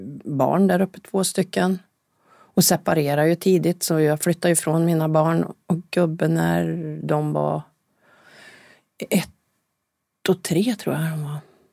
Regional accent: Karlstad, Värmland, Sweden; moved away as an adult; also born or lived in Östersund / Gäddede; Jag är född i Östersund och uppväxt i Karlstad.

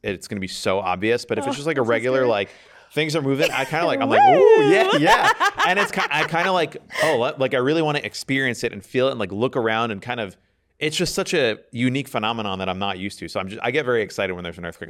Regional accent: East Coast, United States; also born or lived in South, United States; But like growing up in the East Coast and in the South, when it's raining, it's like ga-goom, boom, lightning.

